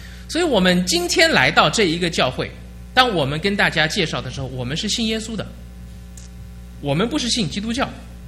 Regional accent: Shanghai, China; now in United States; 我是从中国大陆来的，我是上海人。

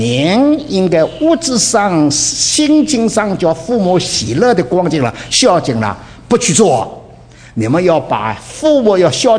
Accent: China; 我们中国人啊，父母生病还把他接到家中来看过了，一直到死的了。

